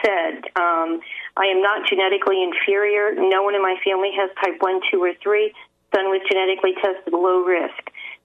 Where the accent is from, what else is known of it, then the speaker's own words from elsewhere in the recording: New Orleans, Louisiana, United States; I grew up down in New Orleans, and they were doing a lot of funky stuff down there in that era.